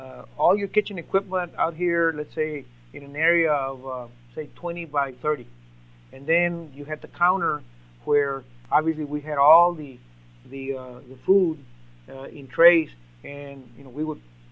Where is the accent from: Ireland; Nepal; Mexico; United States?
Mexico; I spoke Spanish, and I'm originally from Mexico.